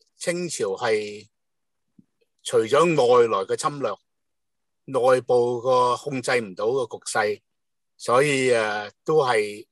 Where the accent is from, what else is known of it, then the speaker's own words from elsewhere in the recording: Guangdong, China; 都係我哋廣東人嚟嘅。